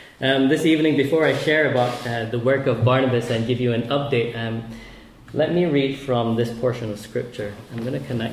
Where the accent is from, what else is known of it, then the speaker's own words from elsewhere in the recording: Malaysia; now in Northern Ireland, United Kingdom; Northern Ireland home for 10 years now, I moved here in 2012. But I'm originally from Malaysia